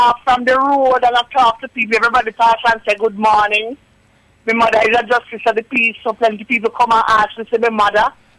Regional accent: Jamaica; now in United Kingdom; checking out the traditions of my country. I'm a Jamaican first and foremost.

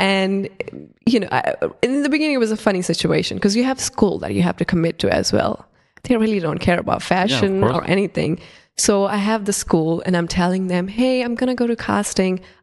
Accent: India; moved away; I'm, you know, being Indian, you feel a type of way asking people, like, you know, you came to a new country, you don't want to be perceived as a needy or anything as well.

